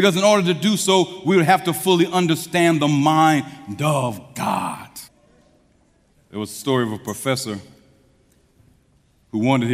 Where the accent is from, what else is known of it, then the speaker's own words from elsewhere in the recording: St. Louis, Missouri, United States; When I was growing up in St. Louis, Missouri